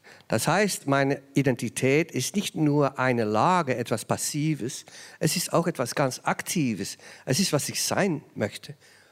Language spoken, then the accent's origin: German; Flanders, Belgium; accent: Flemish; first language Flemish dialect; German is a second language; meine Existenz ist, dass meine Muttersprache ist ein flämisches Dialekt